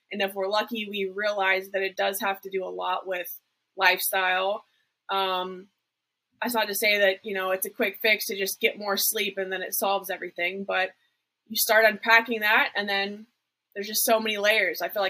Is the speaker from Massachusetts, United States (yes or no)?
no; Florida, United States; I grew up in South Florida.